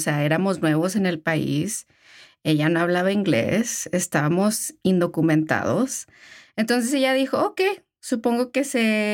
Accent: Ciudad Juárez, Chihuahua, Mexico; Soy fronteriza en el alma. Llevo la frontera aquí en el corazón. Nací en Ciudad Juárez. Mi papá, o sea, cruzaba la frontera diariamente. Juárez y El Paso se sienten a veces como una comunidad. Y así crecí yo.

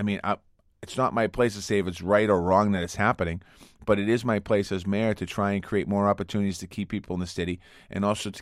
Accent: Boston, Massachusetts, United States; I mean, I grew up on Taft Street in Dorchester. I talk about the story all the time. And I have all three families on my street that I grew up with. My mother still lives there.

